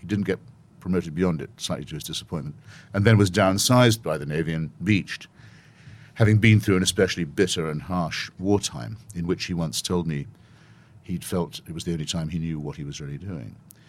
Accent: United Kingdom; now in United States; That's what I describe in my chapter about becoming an American is you can't shake being British, but you can, and you shouldn't want to, but you can transcend it.

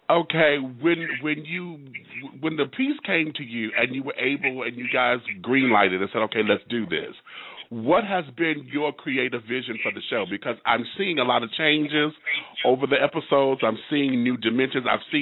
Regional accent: Detroit, Michigan, United States; I'm from Detroit, so working in several bars there

